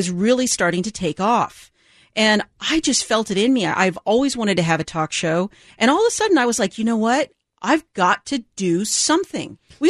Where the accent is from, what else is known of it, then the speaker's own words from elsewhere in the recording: United States; as an American